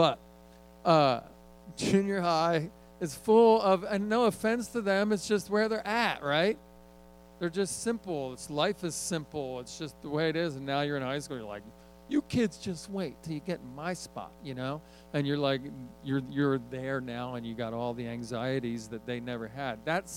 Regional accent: Philadelphia, Pennsylvania, United States; now in Texas, United States; I grew up in Philadelphia. I didn't even know what Texas was.

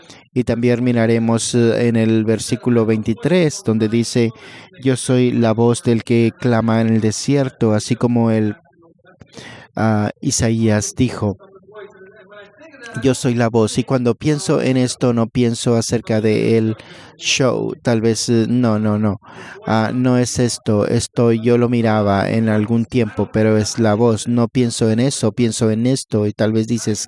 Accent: Philadelphia, Pennsylvania, United States; Spanish is a second language; Yo crecí mirándolo en Filadelfia cuando jugaba básquetbol.

